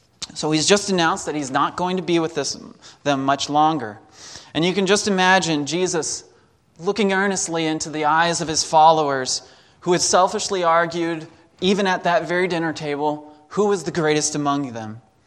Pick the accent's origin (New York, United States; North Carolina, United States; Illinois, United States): North Carolina, United States; and then I love going home where I grew up in North Carolina since the age of six.